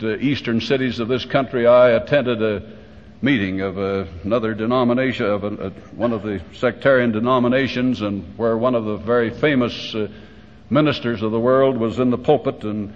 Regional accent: Salt Lake City, Utah, United States; from Salt Lake City

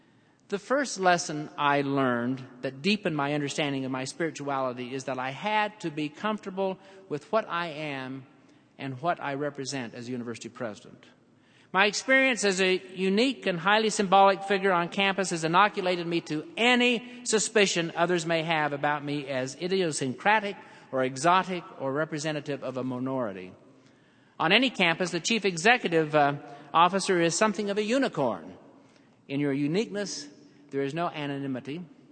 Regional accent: Vernal, Utah, United States; As you might know, I am from Vernal, Utah, where the hippest characters in town have been extinct 70 million years.

